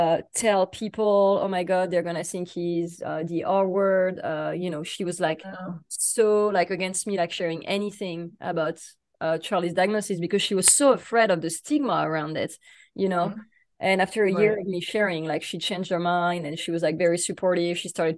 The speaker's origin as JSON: {"language": "English", "country": "France", "tie": "born or raised there", "said": "I was raised in France where there was like no resources."}